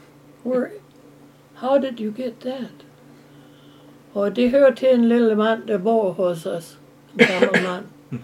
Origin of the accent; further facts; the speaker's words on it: Hampton, Iowa, United States; born there; I was born in Hampton, Iowa.